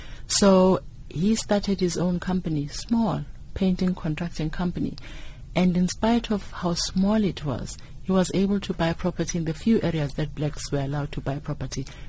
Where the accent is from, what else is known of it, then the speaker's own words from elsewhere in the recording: Westville, KwaZulu-Natal, South Africa; born there; I was born in Westville.